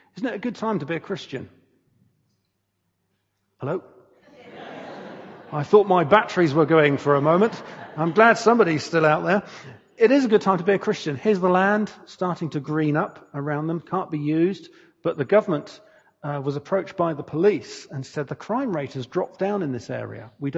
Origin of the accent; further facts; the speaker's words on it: New Zealand; And I can say that because I come from New Zealand, so I can say that.